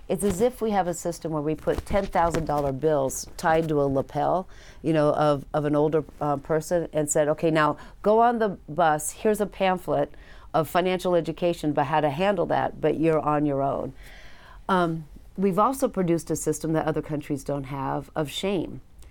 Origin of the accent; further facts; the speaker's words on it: United States; And I'm an American, right?